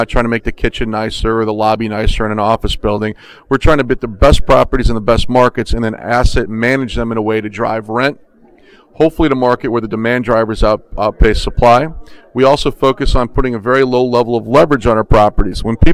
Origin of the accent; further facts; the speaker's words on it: Orlando, Florida, United States; I'm from Orlando, so I can pick on Tampa.